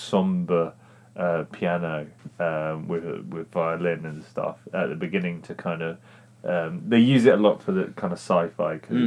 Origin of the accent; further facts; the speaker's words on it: England, United Kingdom; accent: English; I love the fact that, no, there's English accent, which is just my accent.